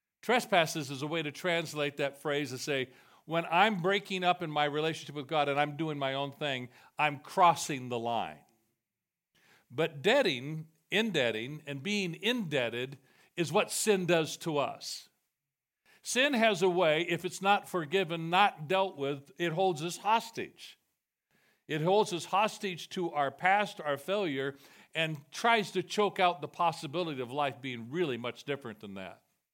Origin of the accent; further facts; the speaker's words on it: Los Angeles, California, United States; I grew up in Angel's Temple, the headquarters church for Foursquare and in L.A.